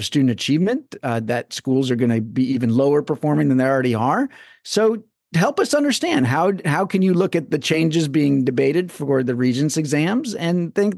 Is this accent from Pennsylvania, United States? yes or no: no; St. Louis, Missouri, United States; But, you know, I'm not from Michigan. I grew up in St. Louis.